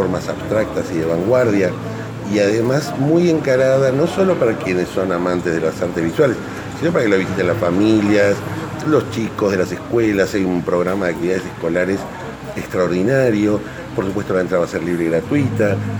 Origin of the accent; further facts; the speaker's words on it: Buenos Aires, Argentina; Yo siempre digo que soy un porteño culposo.